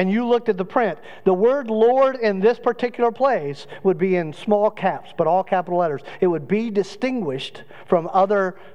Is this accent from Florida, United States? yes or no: yes; Cocoa, Florida, United States; I grew up in Cocoa, and so when I would cross the bridge to go to Cocoa Beach when I was growing up, it was different than it is now.